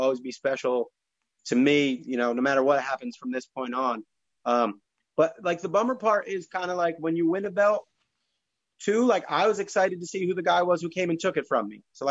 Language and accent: English; Phillipsburg, New Jersey, United States; No, North Jersey. I grew up in Phillipsburg, so right on the PA border.